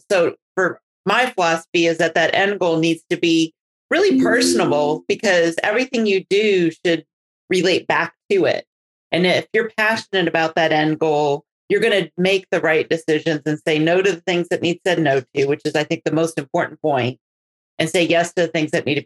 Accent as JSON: {"language": "English", "region": "Wisconsin", "country": "United States", "tie": "born or raised there", "said": "at least what I can recall from growing up in Wisconsin."}